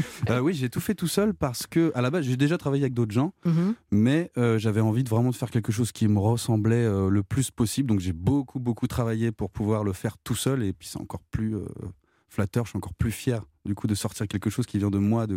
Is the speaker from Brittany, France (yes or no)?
no; Angers, Pays de la Loire, France; Alors, tout d'abord, je viens d'Angers.